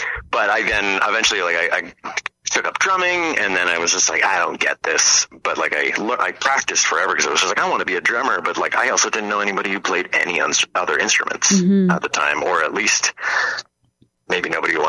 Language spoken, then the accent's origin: English; Binbrook, Ontario, Canada; Yeah. I came from Binbrook.